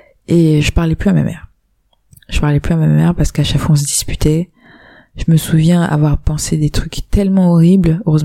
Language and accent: French; France; Enfin, je suis française